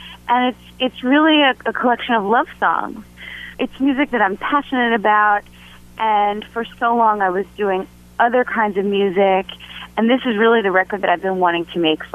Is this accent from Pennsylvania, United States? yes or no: yes; Philadelphia, Pennsylvania, United States; I grew up in Philadelphia, so I worked with Gamble and Huff coming up